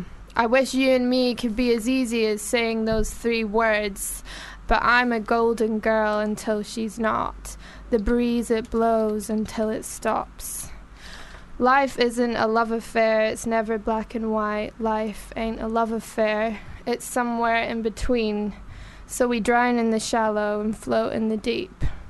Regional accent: Glasgow, Scotland, United Kingdom; Yeah, well, I'm originally from Glasgow.

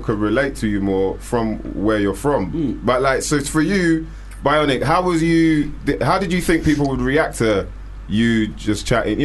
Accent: England, United Kingdom; accent: English; I want to develop using my own voice, my own accent. And my brethren were like, what, you're going to rap with an English accent?

